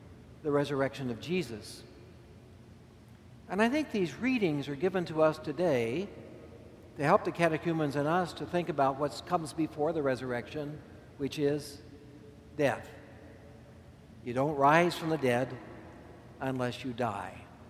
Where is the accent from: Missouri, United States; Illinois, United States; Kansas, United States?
Kansas, United States; Concordia; And in my hometown of Concordia, Kansas, I grew up living over the mortuary.